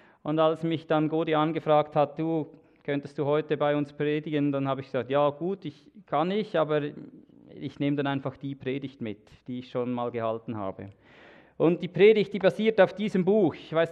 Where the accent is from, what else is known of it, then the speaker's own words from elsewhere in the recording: Glattfelden, Zurich, Switzerland; aufgewachsen in Glappfelden. Das Lustige ist, das ist 8 Kilometer Luftlinie von Freienstein weg.